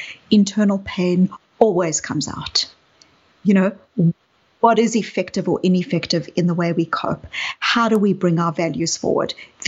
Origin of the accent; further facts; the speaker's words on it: South Africa; you can hear from my accent that I grew up in apartheid South Africa. I was a white South African growing up in apartheid South Africa. And I lived in a white community